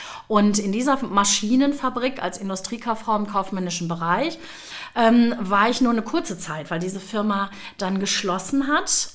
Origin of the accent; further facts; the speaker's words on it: Gelsenkirchen, North Rhine-Westphalia, Germany; born there; now in Bunde, Germany; Ja, also gebürtig bin ich aus Gelsenkirchen, also ganz tiefes Ruhrgebiet, wie man so schön sagt.